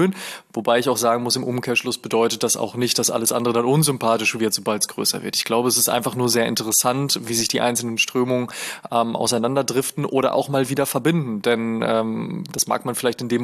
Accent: Oelde, North Rhine-Westphalia, Germany; Ich komme aus einer Kleinstadt namens Oelde. Ich sage immer gerne, das liegt im Dreieck zwischen Münsterland, Ruhrgebiet und Bielefeld.

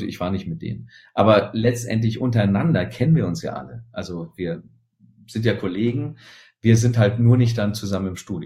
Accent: Berlin, Germany; Ich komme ja aus Berlin.

